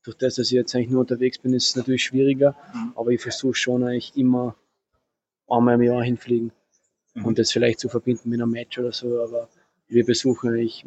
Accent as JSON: {"language": "German", "country": "Austria", "tie": "born or raised there", "said": "da wo ich aufgewachsen bin, immer das Tennisbild in Österreich."}